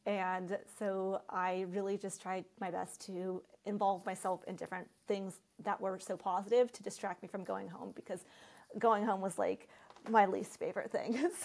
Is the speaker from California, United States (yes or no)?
yes; San Diego, California, United States; So I grew up in San Diego, California.